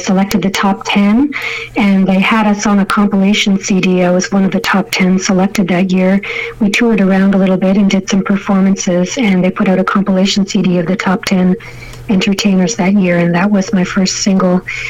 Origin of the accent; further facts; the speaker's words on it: Horton Township, Ontario, Canada; born there; I was born in Horton Township, which is just outside of Renfrew, Ontario, in the Ottawa Valley.